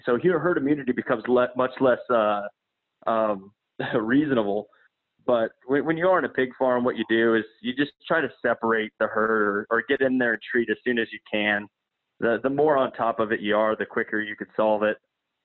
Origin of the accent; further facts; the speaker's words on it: Iowa, United States; also born or lived in North Carolina; I was born in North Carolina, raised in Iowa, went to the University of Iowa, and now study at Johns Hopkins.